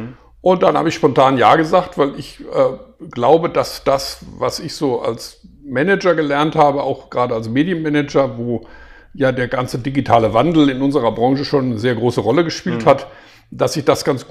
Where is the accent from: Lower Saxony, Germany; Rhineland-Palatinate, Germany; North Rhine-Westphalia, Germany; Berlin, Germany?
North Rhine-Westphalia, Germany; Hagen; weil ich in meiner Jugend hier in Hagen, wo ich aufgewachsen bin, wo ich meine Jugendzeit verbracht habe, ich habe in Bochum studiert, dann habe ich immer noch in Hagen gewohnt